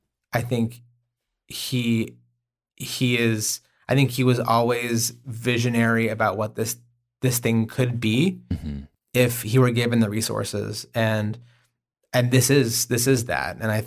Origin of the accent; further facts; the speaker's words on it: Oklahoma, United States; I am from Oklahoma.